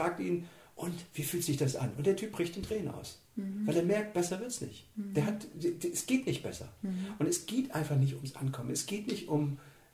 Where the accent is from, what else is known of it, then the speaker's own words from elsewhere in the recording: East Germany, Germany; Ich bin ja in der DDR groß geworden. Da gab es die Polytechnische Oberschule, auf die bin ich gegangen, 10 Jahre.